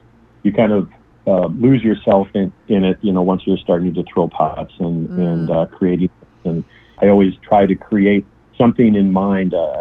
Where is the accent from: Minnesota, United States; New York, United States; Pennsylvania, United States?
Minnesota, United States; St. Paul; Yeah, so I'm originally from St. Paul. I born and raised there, both me and my wife. Met my wife there in school, went to the same grade school, high school together.